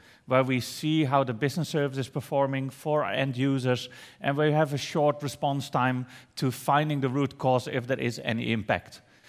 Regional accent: Netherlands; I'm from the Netherlands.

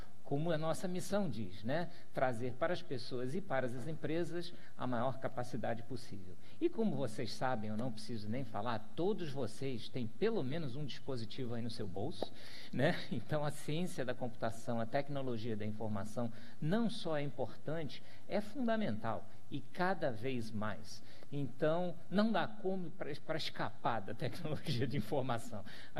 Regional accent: Rio de Janeiro, Brazil; como carioca, que sou em particular, estar de novo aqui na terrinha

